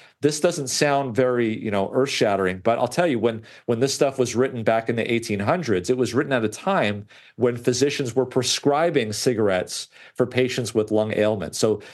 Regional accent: Loma Linda, California, United States; So growing up in Loma Linda as a Seventh-day Adventist and reading some of the things that we espouse

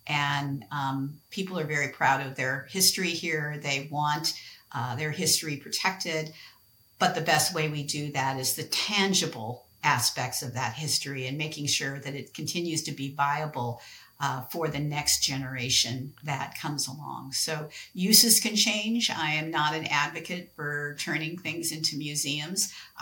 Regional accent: Lodi, California, United States; Oftentimes communities as my hometown of Lodi that I live in now, were established because of major movements, major historical movements, the rail lines, the railroad coming into California, established our community.

